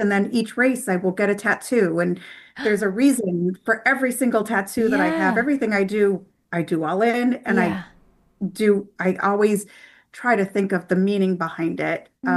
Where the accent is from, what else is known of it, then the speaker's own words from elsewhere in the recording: Boston, Massachusetts, United States; Like, we grew up in Boston and my brother loved the city.